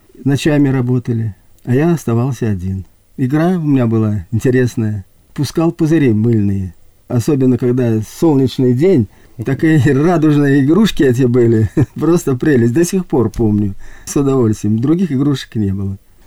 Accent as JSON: {"language": "Russian", "town": "Orenburg", "region": "Orenburg Oblast", "country": "Russia", "tie": "born there", "said": "Я родился в Оренбурге, историческое место"}